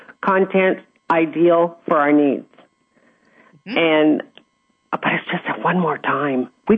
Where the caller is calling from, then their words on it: LaSalle, Ontario, Canada; LaSalle, outside of Windsor.